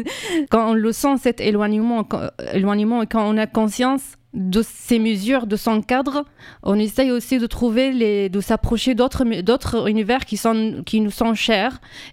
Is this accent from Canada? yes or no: no; Syria; moved away as an adult; now in France; Moi, je suis syrienne. Du coup, j'étais boursière de la Syrie en 2010 pour venir faire un doctorat, un master et un doctorat et revenir enseigner en Syrie.